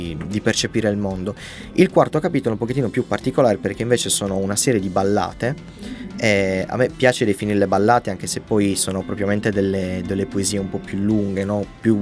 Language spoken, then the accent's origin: Italian; La Maddalena, Sardinia, Italy; also born or lived in Cagliari; Io vengo dalla Maddalena, sono molto legato alla mia terra, e ho poi riscoperto in Cagliari una seconda casa